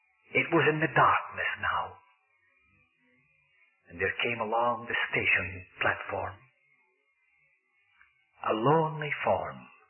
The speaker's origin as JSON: {"language": "English", "region": "Scotland", "country": "United Kingdom", "tie": "born or raised there", "lives_now": "United States", "said": "passing over the border into Bonnie Scotland, my homeland, the homeland that I still love, although I'm an American citizen."}